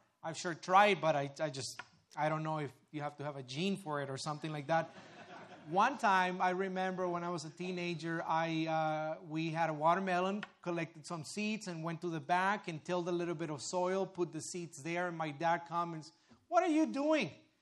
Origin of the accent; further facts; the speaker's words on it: Mexico; English is a second language; Growing up in Mexico, I come from a farming family, and you know, all year long, what you can do is you can farm anything and everything you want.